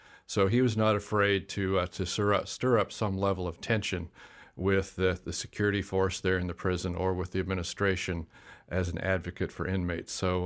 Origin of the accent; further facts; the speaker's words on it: North Newton, Kansas, United States; I grew up in North Newton, Kansas, out on the plains, and was born in 1952, so lived through the 50s and the 60s.